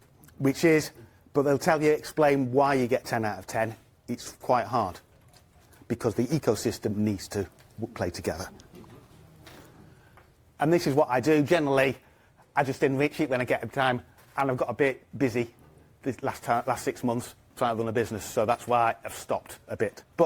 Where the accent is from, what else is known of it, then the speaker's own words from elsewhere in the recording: Manchester, North West England, United Kingdom; Bit about me, I'm from Manchester, that's where that bee is.